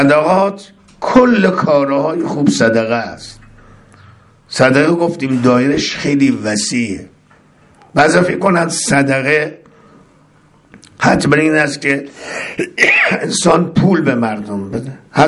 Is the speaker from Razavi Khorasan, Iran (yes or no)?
yes; Mashhad, Razavi Khorasan, Iran; افتخار کنیم شیعیم، افتخار کنیم مسلمانیم، افتخار کنیم ما مشهدی هستیم، همجوار امام رضا هستیم، همسایه امام رضا هستیم